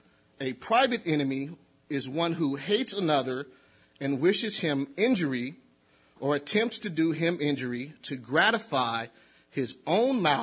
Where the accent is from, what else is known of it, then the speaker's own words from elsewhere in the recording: Santa Monica, California, United States; born there; Most of you know that I was born here in California, the city of Santa Monica, Los Angeles County.